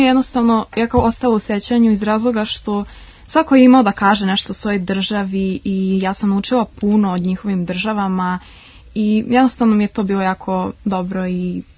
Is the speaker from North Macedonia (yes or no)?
yes; North Macedonia; imam 13 godina i dolazim iz Makedonije.